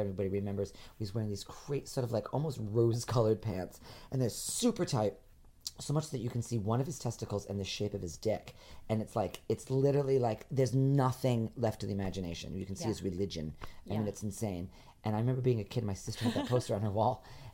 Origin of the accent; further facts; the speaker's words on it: Rhode Island, United States; my hometown, you know.